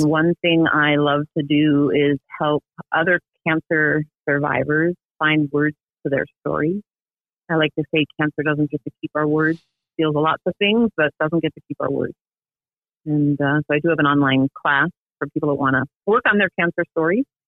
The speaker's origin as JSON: {"language": "English", "town": "Albert Lea", "region": "Minnesota", "country": "United States", "tie": "born or raised there", "said": "I grew up in Albert Lea, Minnesota, in farm country at the bottom of the state."}